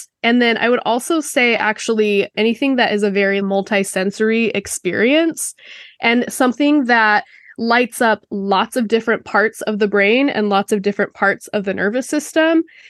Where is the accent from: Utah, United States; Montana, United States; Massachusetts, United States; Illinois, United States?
Utah, United States; I grew up in Utah, really close to mountains, and we did a lot of camping from the time I was like teeny tiny.